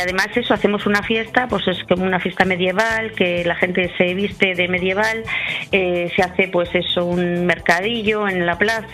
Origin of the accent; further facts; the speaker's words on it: Lantadilla, Castile and León, Spain; Sí, mi pueblo es Lantadilla.